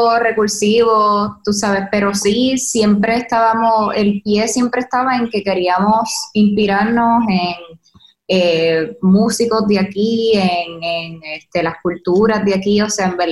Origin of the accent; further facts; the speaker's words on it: Puerto Rico; Sabes que Puerto Rico es tan hermoso, pues también lo queríamos poner